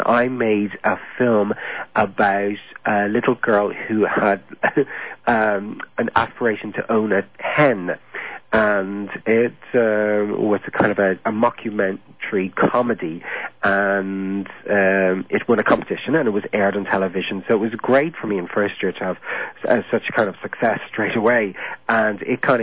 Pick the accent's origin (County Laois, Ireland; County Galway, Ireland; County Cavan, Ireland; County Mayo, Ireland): County Laois, Ireland; Portarlington; moved away as an adult; Well, I am originally from Port Arlington in County Leash, and it's a bit of a long story, really.